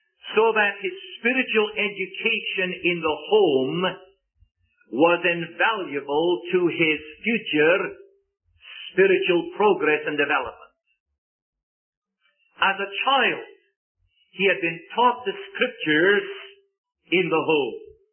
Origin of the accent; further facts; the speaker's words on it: Scotland, United Kingdom; As you already know so well, I was brought up in Scotland.